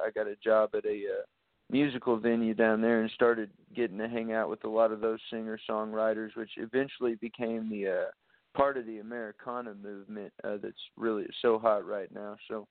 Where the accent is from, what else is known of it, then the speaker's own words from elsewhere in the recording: San Antonio, Texas, United States; Absolutely. Yes. Born and bred in San Antonio, a.k.a. Northern Mexico is what we call it, I think.